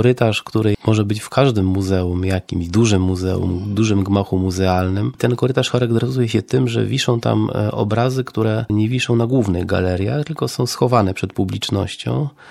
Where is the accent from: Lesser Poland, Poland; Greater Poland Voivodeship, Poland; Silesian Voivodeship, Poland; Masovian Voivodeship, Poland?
Masovian Voivodeship, Poland; Warsaw; no ja mieszkam w Warszawie od urodzenia